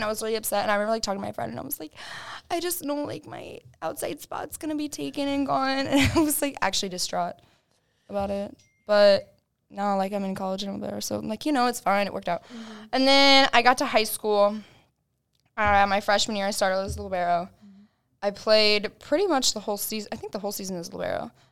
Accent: Brownsburg, Indiana, United States; I am from Brownsburg, Indiana. I have 4 siblings, 3 sisters, 1 brother, and the brother's the youngest.

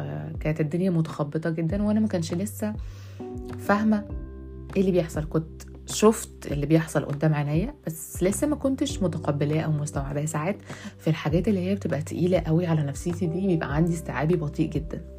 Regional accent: Alexandria, Alexandria Governorate, Egypt; moved away as an adult; now in Cairo, Egypt; ولما بدات ان انا ابقى لوحدي اكتر، لما نقلت من اسكندريه للقاهره، انا ما كان كنت صغيره بقى يعني، كان عندي مثلا 19 سنه

